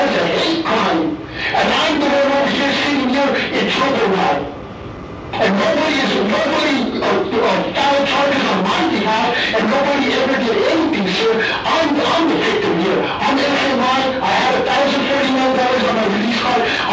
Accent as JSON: {"language": "English", "town": "Tucson", "region": "Arizona", "country": "United States", "lives_now": "Phoenix, United States", "said": "I'm from Tucson, Arizona, and I was forced to reside in Phoenix, Arizona, sir."}